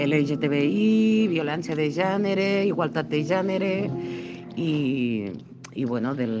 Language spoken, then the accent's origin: Catalan; Lleida, Catalonia, Spain; Nosaltres som de Lleida, es nota o no es nota això?